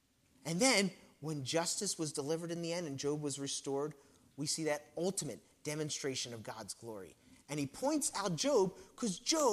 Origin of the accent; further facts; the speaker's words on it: East Coast, United States; I'm from the East Coast.